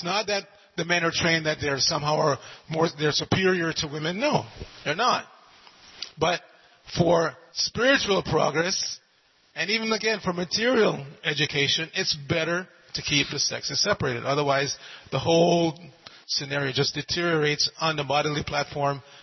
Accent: Jamaica; born there; I'm 66 now, when I was young, at least in my country where I was born in Jamaica

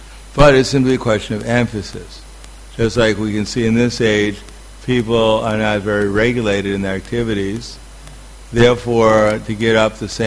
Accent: United States; but when I grew up in America, I grew up in a block, the closest big street that I live near to was called Church Avenue.

